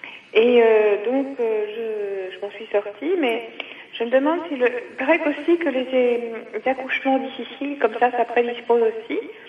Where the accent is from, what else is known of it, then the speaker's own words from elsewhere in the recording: Algeria; born there; Je suis née en Algérie, ma mère était juive d'Algérie, mon père était corse.